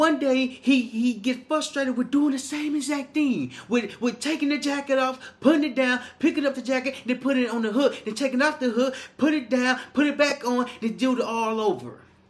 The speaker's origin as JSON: {"language": "English", "town": "Little Rock", "region": "Arkansas", "country": "United States", "tie": "born or raised there", "said": "because my hometown in Little Rock, Arkansas, we went to a place called Fayetteville, Arkansas."}